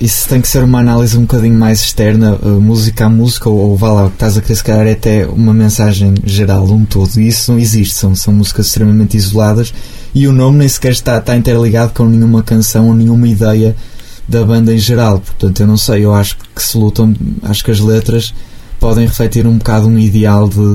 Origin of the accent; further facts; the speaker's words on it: Portugal; o assumir que somos portugueses e estamos em Portugal e estamos por Portugal e com Portugal e para Portugal é uma vantagem extrema